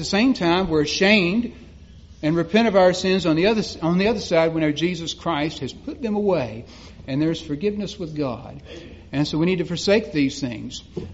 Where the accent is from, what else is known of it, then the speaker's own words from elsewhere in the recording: Mississippi, United States; I remember when I grew up in South Mississippi, we used to plant ryegrass plots to deer hunt off of.